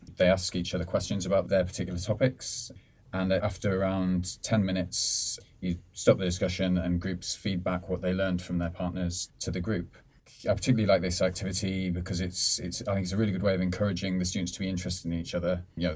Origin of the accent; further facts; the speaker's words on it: Yorkshire and the Humber, United Kingdom; So I'm from Yorkshire.